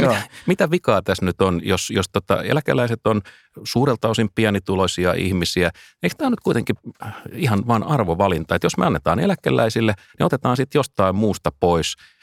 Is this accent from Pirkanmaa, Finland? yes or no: no; Kotka, Kymenlaakso, Finland; Kotkalaisia katujätkiä me ei kuitenkaan loukata, koska me ollaan kotkalaisia katujätkiä.